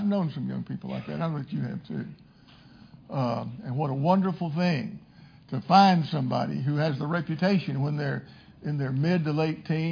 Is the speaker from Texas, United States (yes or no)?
yes; Texas, United States; I know when I was growing up in Jefferson County, Texas, my dad came to me one day